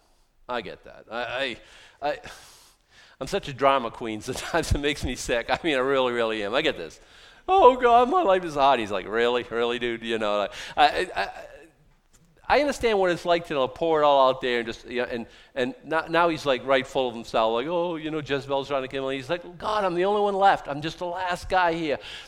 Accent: United States; I'm good with the founding of America. I am an American.

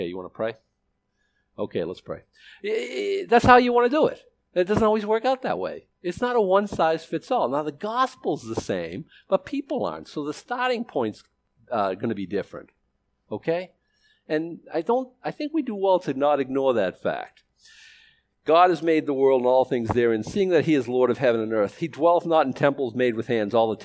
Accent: Boston, Massachusetts, United States; when I grew up in Boston, I was a racist.

